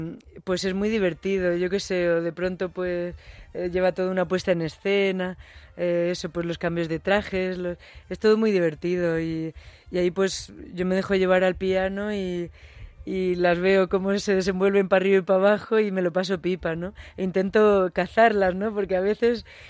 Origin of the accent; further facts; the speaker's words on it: Albacete, Castilla-La Mancha, Spain; now in Madrid, Spain; desde que me vine a Madrid, porque yo soy de Albacete.